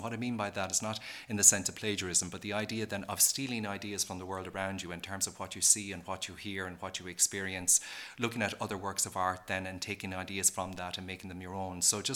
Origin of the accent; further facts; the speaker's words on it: Kilkenny, Leinster, Ireland; I come from Kilkenny, really